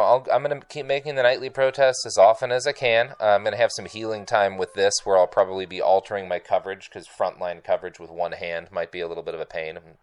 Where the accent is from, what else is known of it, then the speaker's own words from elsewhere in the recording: Texas, United States; also born or lived in Oklahoma; I grew up in Texas and Oklahoma during, like, the 90s.